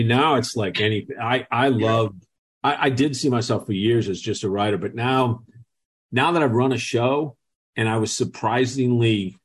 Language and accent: English; Dorchester, Massachusetts, United States; the story I always tell is we grew up in Dorchester, and Dorchester, where my neighborhood in particular is one of the more violent in the city.